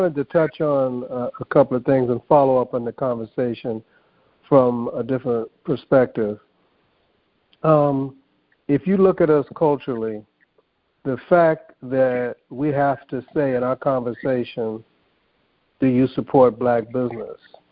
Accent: Pasadena, California, United States; I also grew up in an integrated environment. I grew up in Pasadena in the 60s, so I was there around the Rose Bowl.

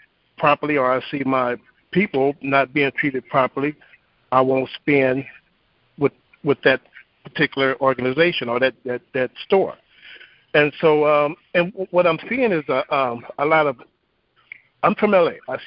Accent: Los Angeles, California, United States; I'm from Los Angeles.

